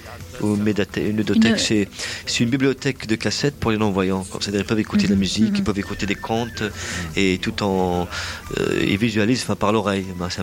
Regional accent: Kabylie, Algeria; parce que premièrement je suis kabyle

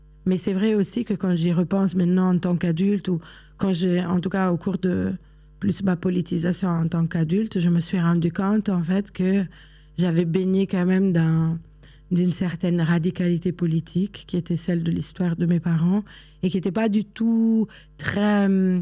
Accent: Ticino, Switzerland; also born or lived in Northern Italy; une espèce de pudeur par rapport à là où j'ai grandi, qui est plutôt la Suisse italienne, l'Italie du Nord.

